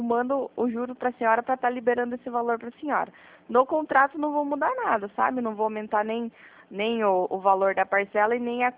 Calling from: Guarapuava, Paraná, Brazil; Eu estou falando de Guarapuava, Paraná.

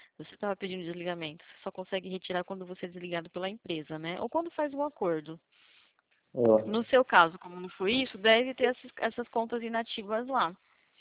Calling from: Santa Gertrudes, São Paulo, Brazil; Eu falo do interior aqui de São Paulo, perto de Campinas.

